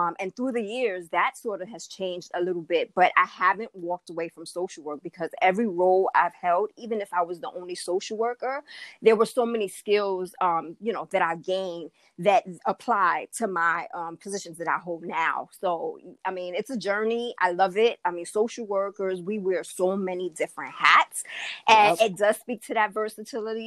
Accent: New York City, New York, United States; I grew up in Harlem, New York City, which is, you know, a very, you know, Black and Latino neighborhood.

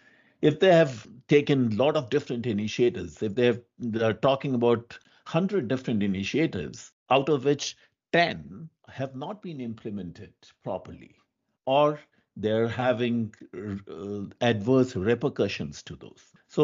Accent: Lucknow, Uttar Pradesh, India; I'm from Lucknow, and in one of my visits, I drove from Lucknow to Delhi on a freeway.

